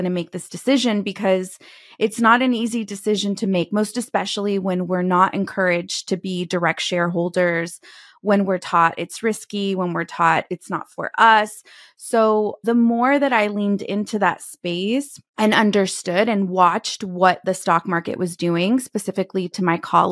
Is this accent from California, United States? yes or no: yes; California, United States; I was on a flight back to my home state from Texas, headed to California to go quote unquote visit.